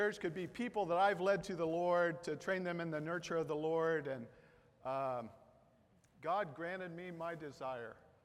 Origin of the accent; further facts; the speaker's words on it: Indiana, United States; I'm from Indiana. We talk to anybody.